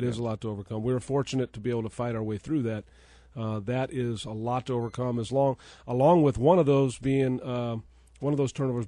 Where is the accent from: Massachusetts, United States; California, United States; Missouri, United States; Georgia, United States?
California, United States; taking me to Raiders games growing up in the Bay Area